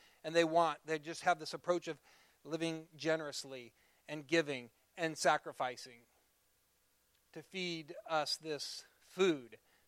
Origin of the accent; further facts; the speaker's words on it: Seward, United States; when I grew up in Seward